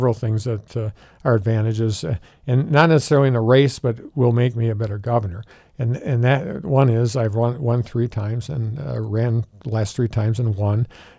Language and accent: English; Plymouth, Wisconsin, United States; I was born and raised in Plymouth, which, in case your listeners didn't know, that's the cheese capital of the world.